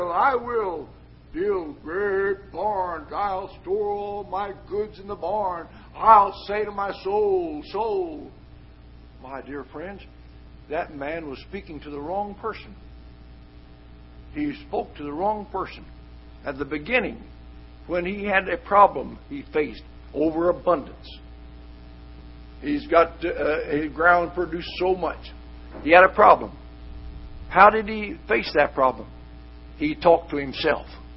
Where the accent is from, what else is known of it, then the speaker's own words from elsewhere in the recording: Missouri, United States; But where I grew up in Northwest Missouri, the preacher didn't go to school.